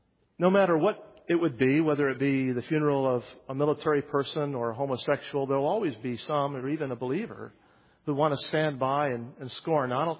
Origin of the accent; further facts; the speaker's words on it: West Virginia, United States; It looks like something I grew up with in West Virginia.